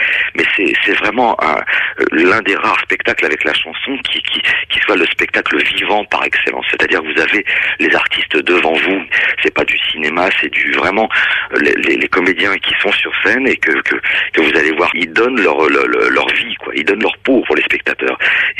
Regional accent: Meudon-la-Forêt, Île-de-France, France; il y avait une troupe de théâtre du côté de Meudon-la-Forêt, là où j'ai grandi.

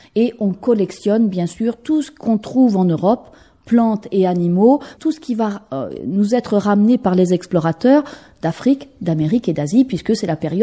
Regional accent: Normandy, France; born there; Je suis née en Normandie, dans la campagne, on va dire, dans une ferme

